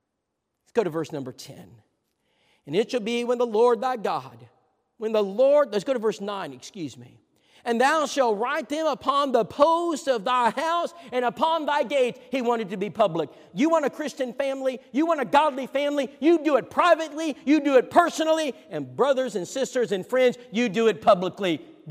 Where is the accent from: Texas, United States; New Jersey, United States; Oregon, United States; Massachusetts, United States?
Texas, United States; I grew up in Texas. I'm a Dallas Cowboy fan.